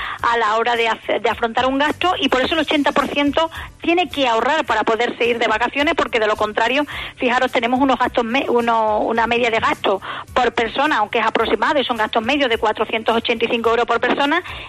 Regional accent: Extremadura, Spain; sí que seguimos siendo los extremeños de tirar hacia las zonas costeras, aunque hay que decir que en Extremadura también tenemos zonas maravillosas de playa dulce.

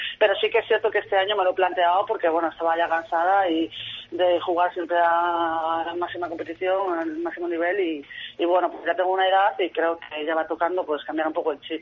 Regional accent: Galicia, Spain; que no me olvido que soy gallega, que la tierra tira mucho.

